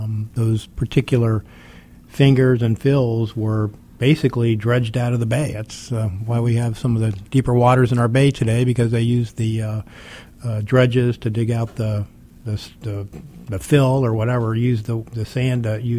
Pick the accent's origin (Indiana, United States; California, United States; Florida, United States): Florida, United States; Treasure Island; And I grew up on Treasure Island and attended schools here in Pinellas County, Gulf Beaches.